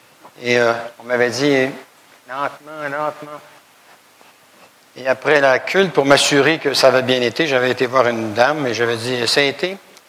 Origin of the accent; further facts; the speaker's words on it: Quebec, Canada; je viens du Québec et les Québécois parlent extrêmement vite.